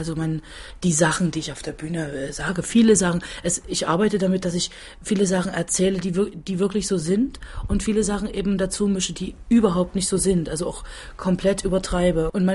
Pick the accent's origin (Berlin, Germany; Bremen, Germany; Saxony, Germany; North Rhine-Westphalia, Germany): Saxony, Germany; Dresden; born there; Ja, ich bin aus dem Osten. Ja, ich bin Dresdnerin. Ich bin da geboren worden